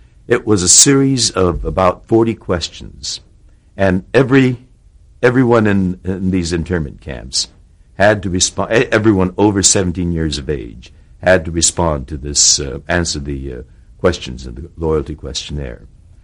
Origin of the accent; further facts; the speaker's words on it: Los Angeles, California, United States; I grew up here in Los Angeles until Pearl Harbor.